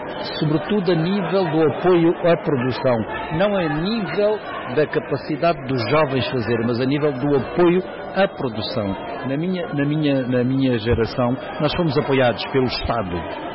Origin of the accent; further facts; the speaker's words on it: Angola; mostrar o que é que nós somos, como angolanos